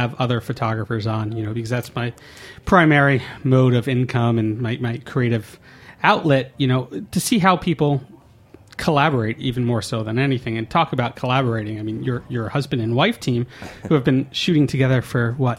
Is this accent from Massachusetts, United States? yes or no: no; New York, United States; I mean, growing up in New York, there already was that movement of New York street photography.